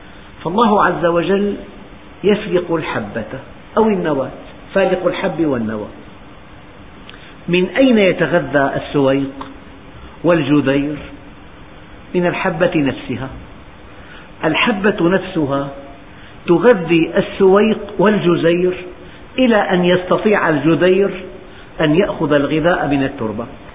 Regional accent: Syria; يعني بلدنا سوريا يحتاج إلى غرام واحد أن يستورده من هذه البذور

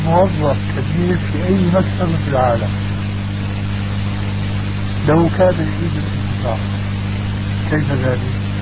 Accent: Damascus, Damascus Governorate, Syria; كما يقال عندنا في دمشق

